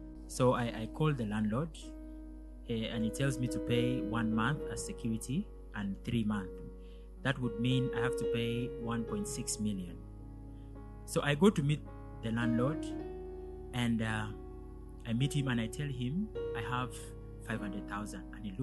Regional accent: Gulu, Northern Region, Uganda; Praise the Lord. … I'm from Gulu.

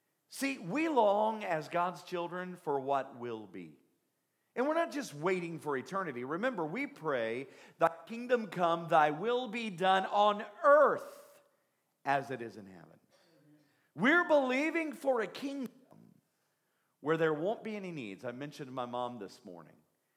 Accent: Kentucky, United States; Y'all know what double cousins are? I told you I'm from Southeast Kentucky.

